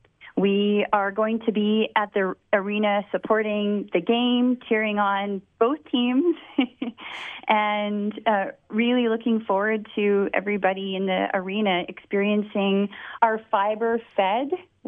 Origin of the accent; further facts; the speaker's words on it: Alberta, Canada; I'm a third-generation Peace Country girl